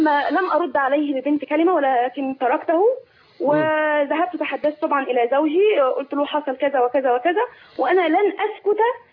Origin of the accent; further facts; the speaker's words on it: Egypt; now in Riyadh, Saudi Arabia; كنت انا في كندا، انا اساسا مصريه الاصل كنديه الجنسيه.